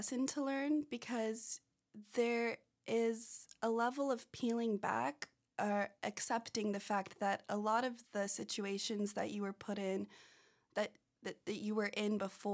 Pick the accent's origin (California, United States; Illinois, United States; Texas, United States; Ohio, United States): California, United States; San Diego; I grew up in San Diego, so I remember being a sophomore wanting to take the AP Psych class